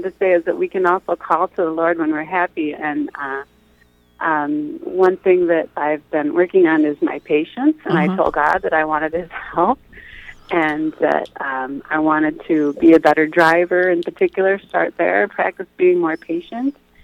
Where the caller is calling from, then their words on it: Pennsylvania, United States; Philadelphia suburb.